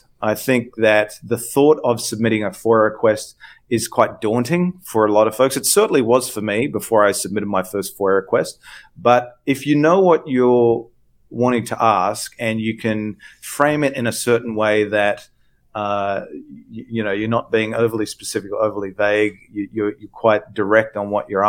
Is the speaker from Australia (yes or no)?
yes; Australia; I have a right to this information as an Australian taxpayer